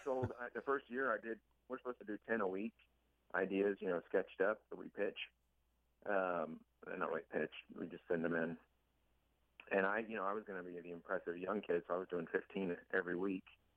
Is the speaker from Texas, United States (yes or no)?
yes; Texas, United States; also born or lived in North Carolina; I grew up in Texas and then later North Carolina. And, you know, hunting is a big part of the culture down there